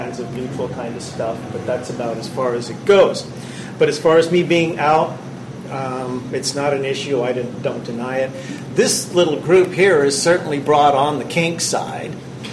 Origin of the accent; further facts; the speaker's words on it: Encinitas, California, United States; I'm from North County, Encinitas.